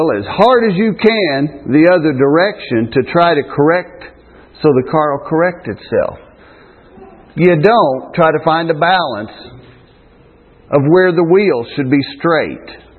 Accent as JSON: {"language": "English", "town": "Purdy", "country": "United States", "tie": "born or raised there", "said": "Yesterday, preaching in Purdy, my hometown, where everybody knows me, some of the people I went to school with 40 years ago, went to school with them all my life."}